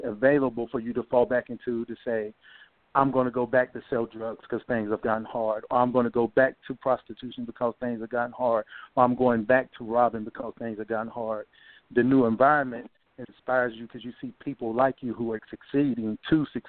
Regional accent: Bristol, Virginia, United States; moved away; also born or lived in Knoxville, Tennessee; Me, I'm from Bristol, Virginia, but I end up moving to Knoxville, Tennessee, where I started my life anew, and then eventually settled here in Middle Tennessee.

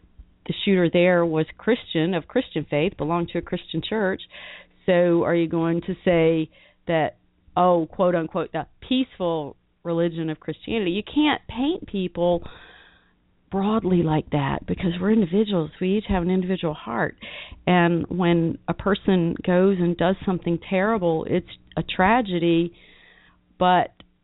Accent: the South, United States; because I am from the South. I grew up in the South.

